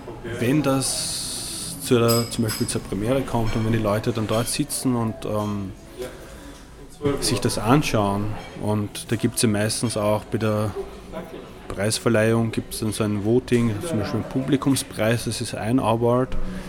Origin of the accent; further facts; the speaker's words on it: Vienna, Austria; Ich bin bei meinen Eltern aufgewachsen in Wien, genau.